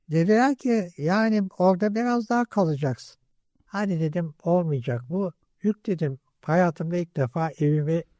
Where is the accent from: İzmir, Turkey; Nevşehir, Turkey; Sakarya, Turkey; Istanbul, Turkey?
Istanbul, Turkey; Üsküdar'dayım ben. Doğma büyüme ve 4 kuşak İstanbulluyum. Ama İstanbul'u derken iki taraftan da hem baba hem ana tarafından bir göçmen soyum var. Hem Balkanlardan hem Kafkasya'dan, öyle bir sentez göçmenliğim var benim.